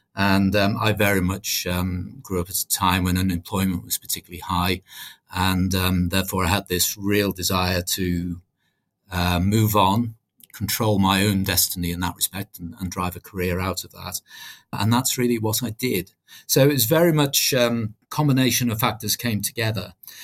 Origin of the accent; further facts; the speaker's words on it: Wallasey, North West England, United Kingdom; I grew up in Wallasey, which is in the Merseyside area of the UK.